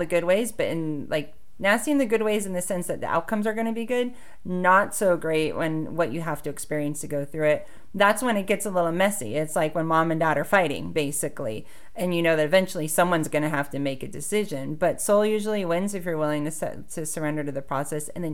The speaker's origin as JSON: {"language": "English", "region": "Hawaii", "country": "United States", "tie": "born or raised there", "said": "Growing up in Hawaii, I've had those moments."}